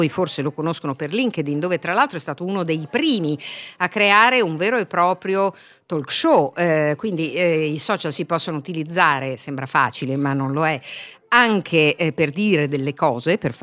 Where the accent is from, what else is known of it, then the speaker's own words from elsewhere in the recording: Milan, Lombardy, Italy; come sempre da milanese snob io arrivo nei posti più piccoli